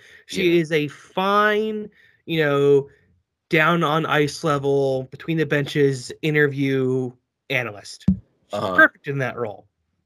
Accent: United States; Because, of course, we're American and we love our country at times.

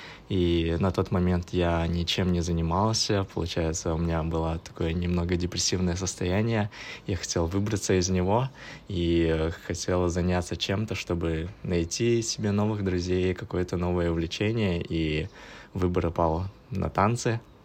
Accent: Kazakhstan; я из Казахстана, сейчас я проживаю в городе Алматы, мне 25 лет

